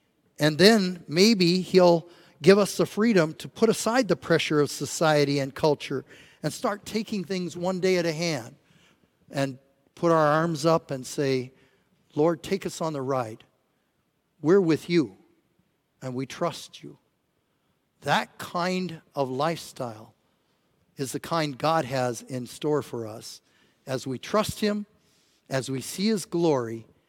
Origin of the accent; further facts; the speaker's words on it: Nebraska, United States; I was raised in Nebraska.